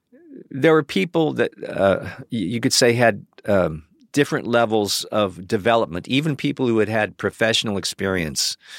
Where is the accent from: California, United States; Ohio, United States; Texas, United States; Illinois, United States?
Ohio, United States; Cleveland; I grew up in Cleveland.